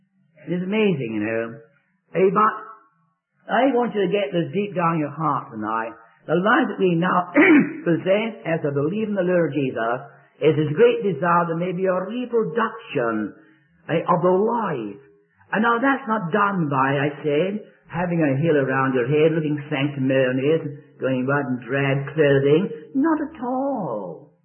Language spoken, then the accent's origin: English; Scotland, United Kingdom; even though I'm a Scotsman.